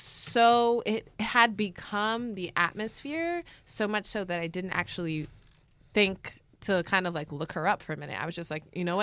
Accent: Canarsie, New York, United States; Yeah, I grew up in Canarsie. Right. And I lived in Canarsie up until I went to college.

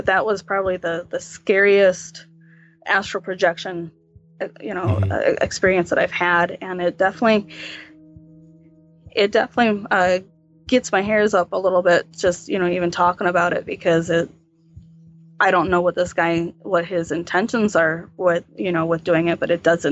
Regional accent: United States; to me, because I'm Native American, that, yeah, I am. I'm on Indian soil.

